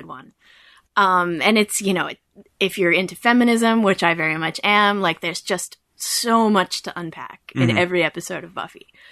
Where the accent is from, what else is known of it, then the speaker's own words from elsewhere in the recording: Pittsburgh, Pennsylvania, United States; now in Philadelphia, United States; I'm originally from Pittsburgh, and I now live in Philadelphia, not very far from Scott's, so that was easy enough.